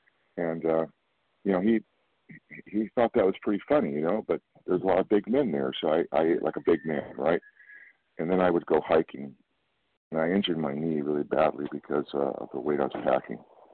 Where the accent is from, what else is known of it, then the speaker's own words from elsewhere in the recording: California, United States; I'm from California, and I wish you all well today.